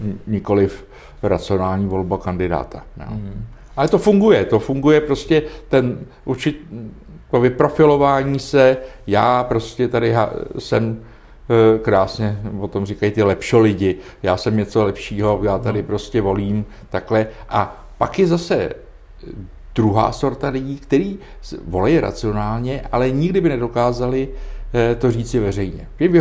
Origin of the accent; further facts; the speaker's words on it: Dobříš, Central Bohemian Region, Czechia; also born or lived in Příbram; now in Prague, Czechia; No, od Dobříše, ale narodil jsem se na Příbrami, ale jo, z Dobříška.